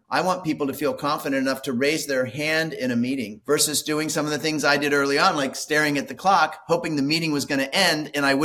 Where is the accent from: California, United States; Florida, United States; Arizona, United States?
Florida, United States; literally born and raised in Florida